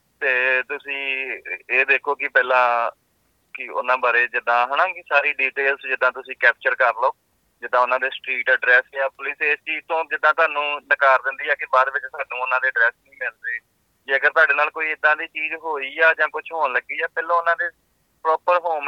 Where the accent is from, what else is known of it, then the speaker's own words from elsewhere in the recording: Gurdaspur, Punjab, India; ਮੈਂ ਵੀਰ ਜੀ ਪੰਜਾਬ ਤੋਂ, ਗੁਰਦਾਸਪੁਰ ਤੋਂ ਹਾਂ ਜੀ।